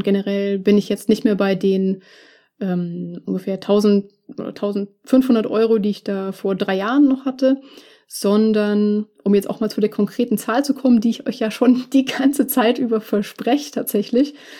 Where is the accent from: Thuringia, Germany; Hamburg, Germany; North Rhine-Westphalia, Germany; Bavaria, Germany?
Bavaria, Germany; Munich; München meine Heimatstadt ist und auch immer sein wird.